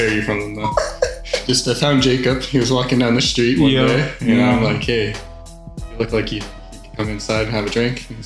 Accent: Canada; Like I'm born here, lived here my whole life.

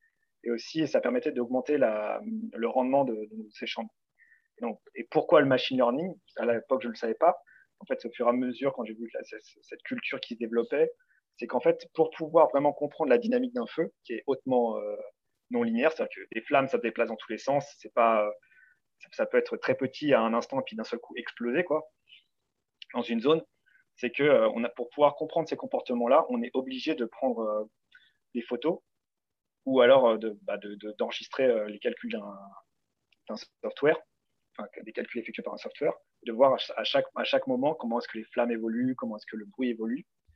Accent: Île-de-France, France; moved away as an adult; Je viens de la région parisienne, donc en 94, pour ceux qui connaissent. Et j'y ai vécu jusqu'à mes 22 ans, 23 ans, quelque chose comme ça.

